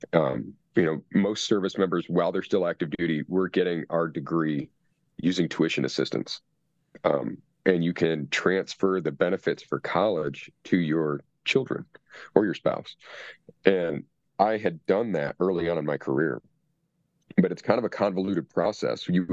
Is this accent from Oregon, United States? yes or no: no; Traverse City, Michigan, United States; My entire career, I've been trying to get stationed at Air Station Traverse City in Michigan. It's my hometown.